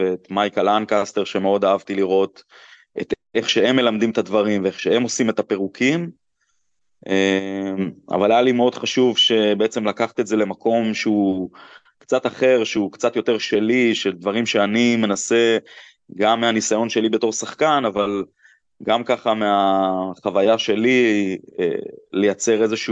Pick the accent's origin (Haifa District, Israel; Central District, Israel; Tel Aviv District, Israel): Central District, Israel; HaOgen; אני גדלתי בקיבוץ העוגן, עשיתי מעבר לבית ספר בנתניה